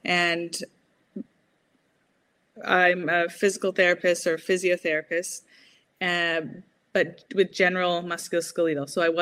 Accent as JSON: {"language": "English", "region": "California", "country": "United States", "tie": "born or raised there", "moved": "as an adult", "lives_now": "Oxford, United Kingdom", "said": "I'm currently in Oxford, United Kingdom, but as I was saying earlier, as you can tell from my accent, didn't grow up here. I grew up in California."}